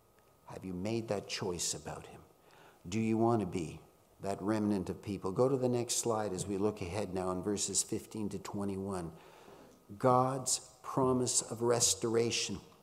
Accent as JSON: {"language": "English", "town": "Laval", "region": "Quebec", "country": "Canada", "tie": "born or raised there", "said": "I grew up in Laval"}